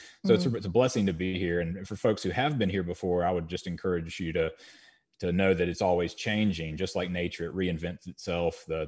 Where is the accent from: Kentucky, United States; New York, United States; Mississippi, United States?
Mississippi, United States; Again, growing up in the Delta, the most southern place on earth, as James Cobb has coined it, you know, you can't be from a, you know, a more culturally significant place than that.